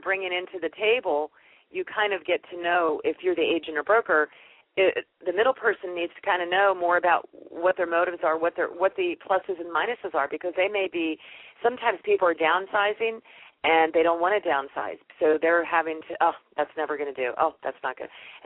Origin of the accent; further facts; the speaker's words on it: East Coast, United States; I'm from the East Coast. This is how I do things. I'm really direct.